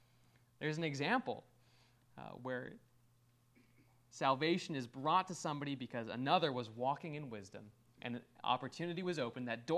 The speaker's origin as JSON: {"language": "English", "region": "Iowa", "country": "United States", "tie": "born or raised there", "said": "I grew up in Iowa, and there's pig farms, and they smell very bad."}